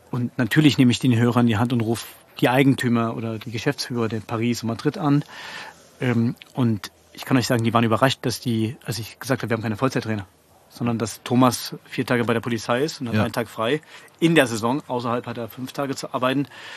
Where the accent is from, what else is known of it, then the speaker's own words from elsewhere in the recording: Leipzig, Saxony, Germany; ich komme aus Leipzig